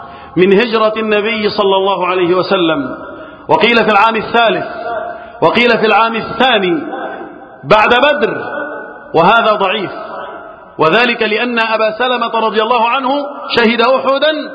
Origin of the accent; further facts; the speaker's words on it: Egypt; اللهم احفظ بلدنا مصر وسائر بلاد المسلمين من الفتن.